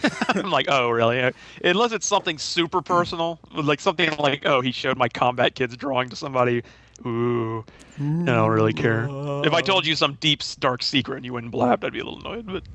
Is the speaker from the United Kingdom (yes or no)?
no; the South, United States; Well, I'm from the South, so maybe I say it weird, but I don't know.